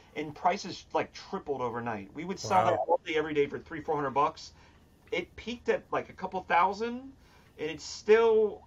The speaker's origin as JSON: {"language": "English", "town": "Columbia", "region": "Maryland", "country": "United States", "tie": "born or raised there", "said": "There was, when I grew up in Columbia, Maryland, there was this thing called the Valley"}